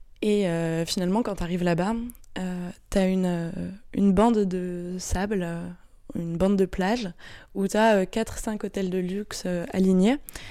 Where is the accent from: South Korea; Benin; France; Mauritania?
France; de m'intéresser en tant que Français en plus